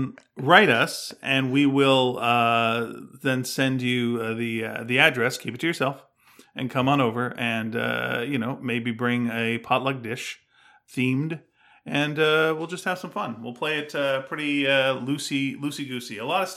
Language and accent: English; Montreal, Quebec, Canada; I love Montreal. I grew up in Montreal.